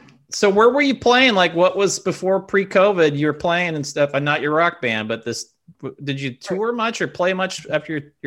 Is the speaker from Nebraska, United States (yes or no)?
yes; Nebraska, United States; I grew up in Nebraska, and so we got, you know, I'm old.